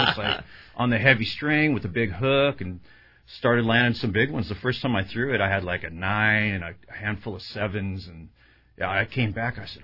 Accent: San Diego, California, United States; Well, I grew up in Point Loma. You know, it's like my dad took me to work, and I fished all them piers and docks and spotties way back

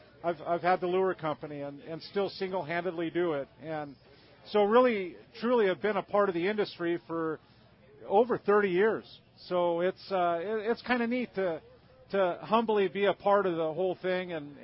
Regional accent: Hawaiian Gardens, California, United States; now in San Diego, United States; So I grew up in the Hawaiian Gardens area, and I've talked about it on the show before, and fished inshore, and as a kid, fished in the lakes there at El Dorado Park, and lived in San Diego since, 1985

